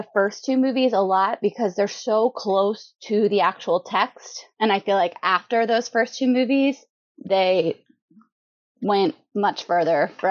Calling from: Elkton, Maryland, United States; I am podcasting from Elkton, Maryland. So I'm in the upper corner of Maryland, right where Pennsylvania, Delaware, and Maryland all meet.

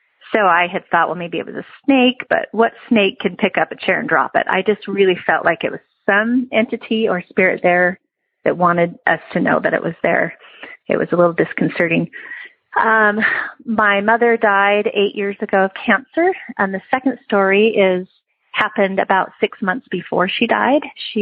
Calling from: Idaho, United States; I'm calling from Idaho.

